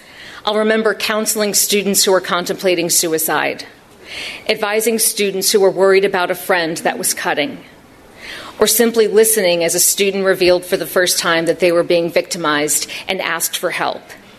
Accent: Champaign-Urbana, Illinois, United States; I then returned to my hometown of Champaign-Urbana and am a litigator at Meyer Capel.

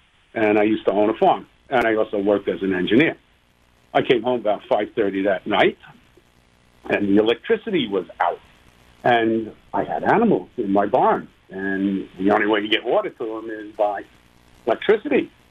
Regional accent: New York City, New York, United States; I grew up in New York City. I took a train to school every day

